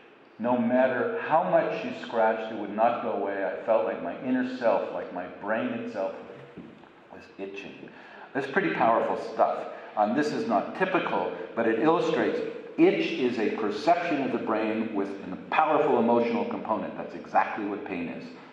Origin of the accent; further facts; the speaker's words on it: California, United States; Now, I come from California.